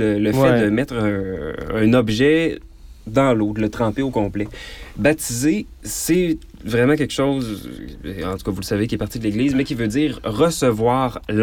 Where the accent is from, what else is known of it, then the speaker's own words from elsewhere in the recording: Quebec, Canada; Les autres, en tant que Québécois, on peut les connaître